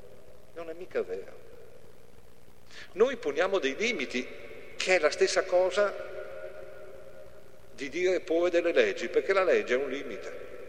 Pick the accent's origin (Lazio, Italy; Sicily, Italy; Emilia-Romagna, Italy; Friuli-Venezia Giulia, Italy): Lazio, Italy; Rome; Ma mica sono romani, io vengo da Roma, no, per esempio.